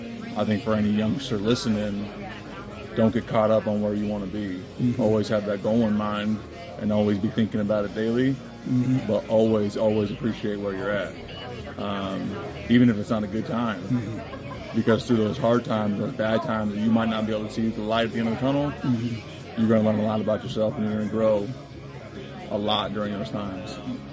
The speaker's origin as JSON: {"language": "English", "town": "Milton", "region": "Washington", "country": "United States", "said": "I'm from a small town called Milton, Washington."}